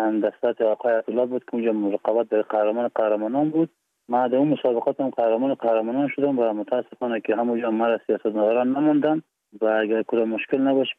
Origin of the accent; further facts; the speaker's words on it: Afghanistan; also born or lived in Iran; بلند ایران هستم و 31 سال سنم هست. از ولایت بغلان هستیم و متولد ایران هستم